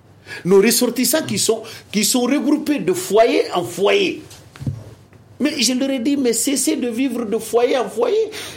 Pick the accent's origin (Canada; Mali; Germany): Mali; Nous sommes des Maliens. Avant d'être Bambara, avant d'être Kassonké, avant d'être Soninké, avant d'être Koroboro, nous sommes d'abord des Maliens.